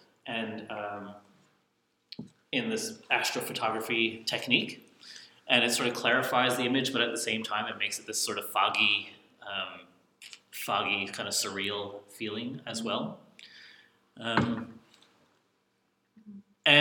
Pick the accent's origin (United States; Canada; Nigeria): Canada; Clarenville, Newfoundland and Labrador; I grew up in Clarenville, and I say sometimes that I'm like, it's like a weird kind of not like a real Newfoundland community because you're not a Bayman and you're not a townie.